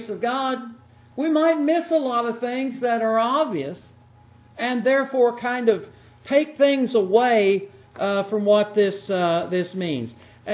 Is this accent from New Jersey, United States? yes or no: no; Indiana, United States; There, I'm from Indiana, drowned.